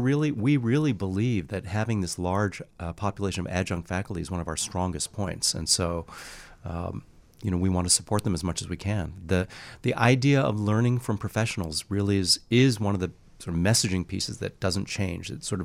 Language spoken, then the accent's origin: English; Chicago, Illinois, United States; also born or lived in Baltimore / El Paso / Cambridge; I love Chicago. I grew up here. So I was born in Chicago. I actually didn't think I'd move back to Chicago.